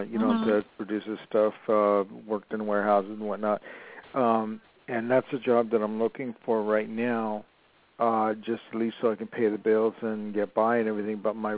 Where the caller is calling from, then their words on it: Los Angeles, California, United States; I'm calling from Los Angeles.